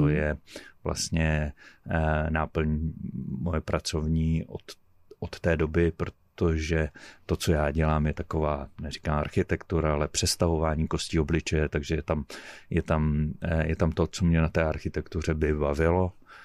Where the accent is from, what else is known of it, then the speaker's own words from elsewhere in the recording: Havířov, Moravian-Silesian Region, Czechia; já pocházím z Havířova a v Havířově byl takový program fluoridace vody.